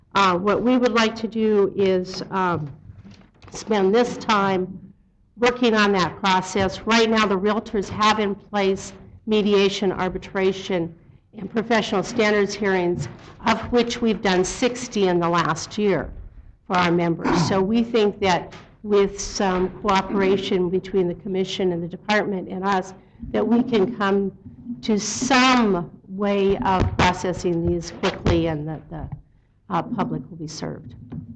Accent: Juneau, Alaska, United States; I've been a realtor for 22 years. I'm from Juneau. Didn't fly in for this.

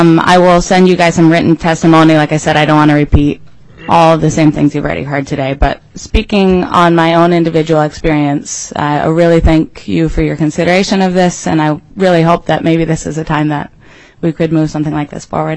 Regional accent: West Virginia, United States; I grew up in the Mountain State, which is not Alaska, is actually West Virginia.

